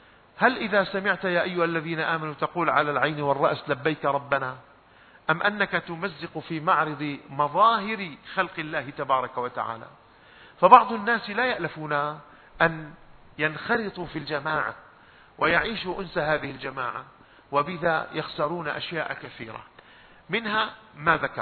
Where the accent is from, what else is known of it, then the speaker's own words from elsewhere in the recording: Damascus Governorate, Syria; نعم أنا شامي